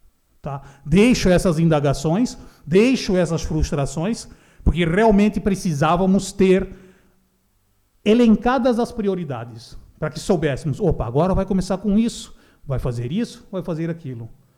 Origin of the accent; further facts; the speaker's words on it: Brazil; born there; somos alemães, nascidos no Brasil